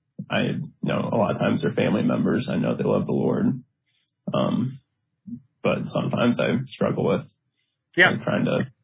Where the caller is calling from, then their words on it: Indiana, United States; I'm calling in from Indiana.